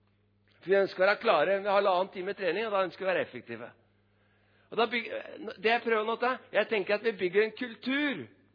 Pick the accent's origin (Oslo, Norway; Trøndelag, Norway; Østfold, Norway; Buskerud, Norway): Buskerud, Norway; Drammen; jeg er drammenser, og jeg er en liten, jeg er enkel mann fra Drammen